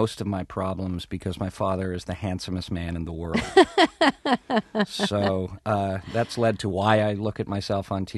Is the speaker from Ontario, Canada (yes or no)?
yes; Ottawa, Ontario, Canada; I grew up in Canada, in Ottawa, Canada, and, you know, with my mom